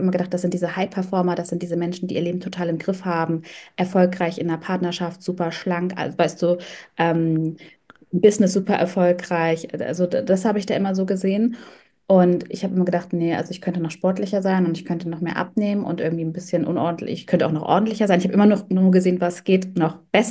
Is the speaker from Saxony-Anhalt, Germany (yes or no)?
no; Hamburg, Germany; Ich komme aus Hamburg, also nicht aus Köln wie Sandra.